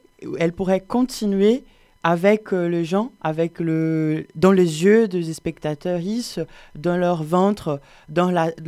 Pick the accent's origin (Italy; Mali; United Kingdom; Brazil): Brazil; moved away as an adult; now in Montpellier, France; Donc, j'habite à Montpellier depuis 2022. Je suis venu du Brésil directement pour faire ces parcours.